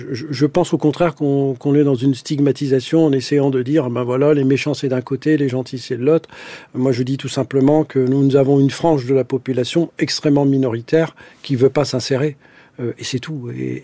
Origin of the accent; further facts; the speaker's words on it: France; Moi, je me sens français. Je suis français. Mon pays, c'est la France.